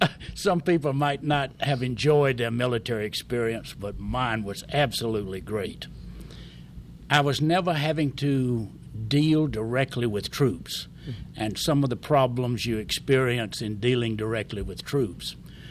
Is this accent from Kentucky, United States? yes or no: no; Quitman, Georgia, United States; Born and raised in Quitman, Georgia. When I was ready, finishing high school, we had 11 grades.